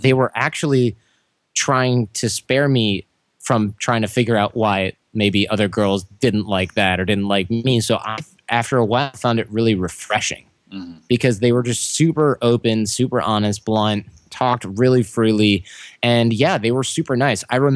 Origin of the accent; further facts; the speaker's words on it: United States; Now, granted, I'm an only child, so I grew up without sisters in America.